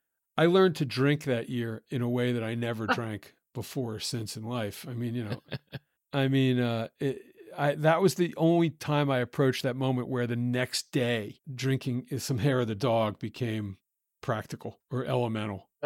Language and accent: English; Baltimore, Maryland, United States; Like, I'm a reporter from Baltimore.